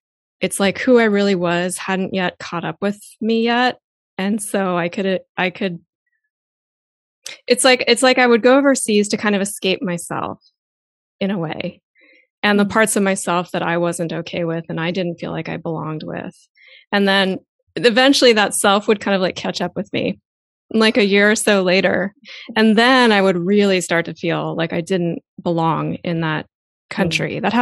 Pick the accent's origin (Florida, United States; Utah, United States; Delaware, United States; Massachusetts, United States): Delaware, United States; Wilmington; moved away; I grew up in Wilmington, Delaware. It's a very corporate town. I never felt like I fit in there. I left as soon as I could.